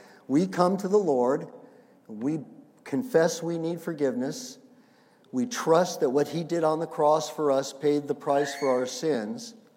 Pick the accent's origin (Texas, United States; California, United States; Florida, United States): California, United States; La Jolla; I was growing up in La Jolla and came down there.